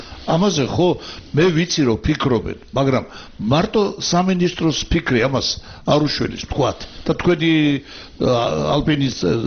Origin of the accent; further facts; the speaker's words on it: Zestafoni, Imereti, Georgia; მე ზესტაფონელი ვარ, მაგრამ შეგედავით.